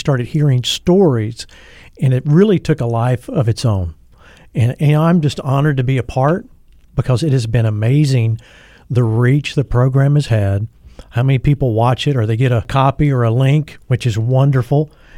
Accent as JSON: {"language": "English", "town": "Atlanta", "region": "Georgia", "country": "United States", "tie": "born or raised there", "said": "Growing up in Atlanta, Georgia, where I'm from, we were attending a denominational church"}